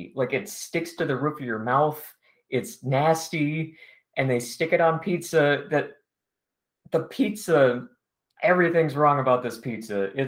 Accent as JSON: {"language": "English", "region": "Illinois", "country": "United States", "tie": "born or raised there", "said": "I'm like maybe 20-ish minutes out from St. Louis."}